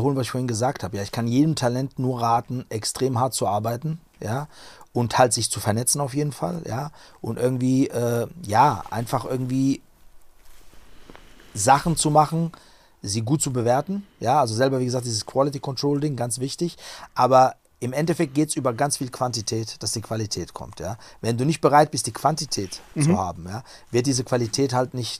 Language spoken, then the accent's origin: German; Offenbach, Hesse, Germany; weil ich bin aus Offenbach, ja. Also wirklich jetzt nicht irgendwie Berlin, London oder was auch immer.